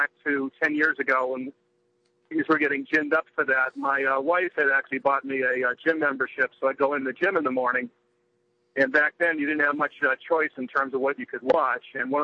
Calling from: Rochester, New York, United States; Yeah, it's … calling from Rochester.

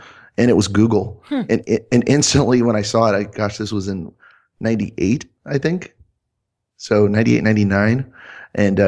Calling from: Redlands, California, United States; I'm in Redlands, California, so 60 miles east of Los Angeles.

